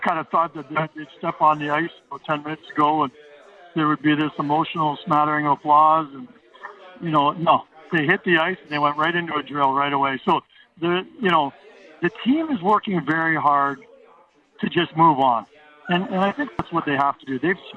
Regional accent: Canada; I'm a Canadian and I love the game and I love that sound.

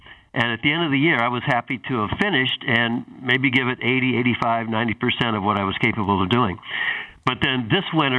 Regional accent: San Francisco, California, United States; I grew up in San Francisco. I watched Willie Mays.

